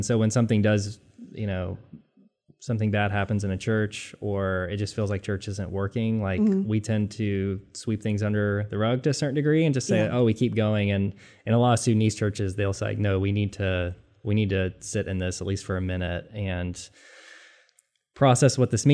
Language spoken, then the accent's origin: English; Bible Belt, United States; And, growing up in the Bible Belt, I just, like a lot of people who grew up in the Bible Belt, just kind of assumed this was the way church was done.